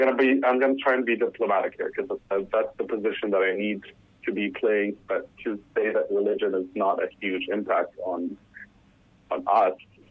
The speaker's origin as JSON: {"language": "English", "country": "United Arab Emirates", "said": "I'm from the United Arab Emirates"}